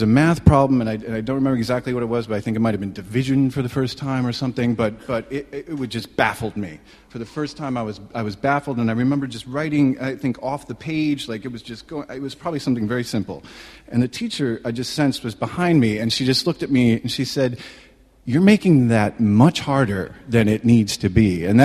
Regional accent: Michigan, United States; I was raised in Michigan. I'm an only child.

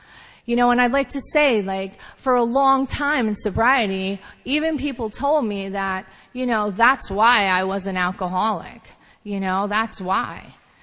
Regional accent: New York, United States; I grew up in Long Island. My parents, they were living in Hell's Kitchen in Chelsea, and then they decided to move us out to Long Island for a better life. So I moved out to Long Island.

